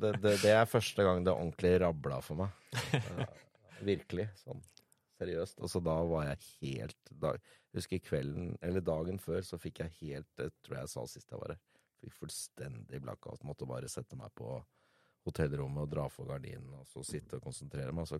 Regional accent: Oslo, Norway; Og jeg er pasifist fra Sankthanshaugen.

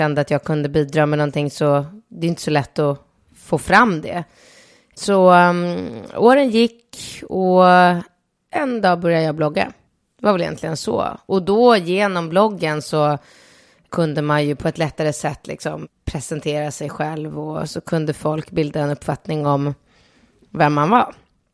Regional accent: Solna, Stockholm County, Sweden; also born or lived in Rinkeby / Akalla; Jag kommer från Solna skulle jag säga. Jag är egentligen född, när jag föddes så bodde mina föräldrar i Rinkeby. Men där bodde vi tills jag var 4 månader. Och så flyttade vi till Solna.

